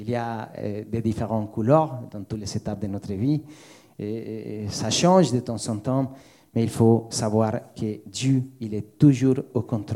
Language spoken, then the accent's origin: French; Colombia; moved away; ça fait 20 ans que j'ai quitté la Colombie, alors j'ai des souvenirs